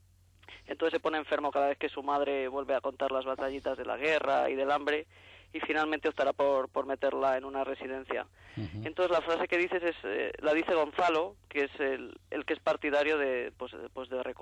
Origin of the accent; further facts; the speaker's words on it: Valladolid, Castile and León, Spain; yo soy de Valladolid y prácticamente sobre todo la primera parte de la novela transcurre en Castilla